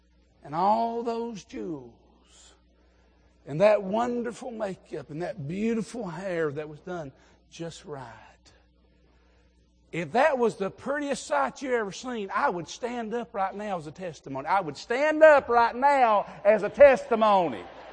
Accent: the South, United States; You see, I'm from the South. We use words, it's not even up north.

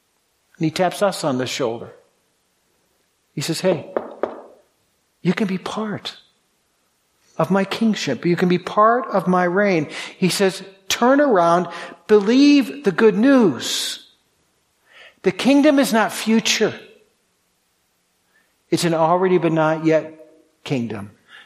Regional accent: Boston, Massachusetts, United States; I grew up right near, I grew up in the Boston area

